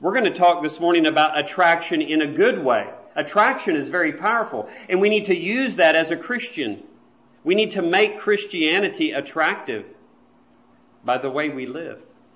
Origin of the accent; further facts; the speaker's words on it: Texas, United States; And being born and raised in Texas, that was pretty cool to see a cowboy out riding on a horse.